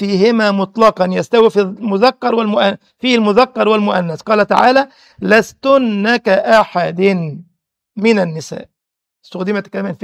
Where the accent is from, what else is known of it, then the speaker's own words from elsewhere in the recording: Egypt; فقلت له أنا مصري،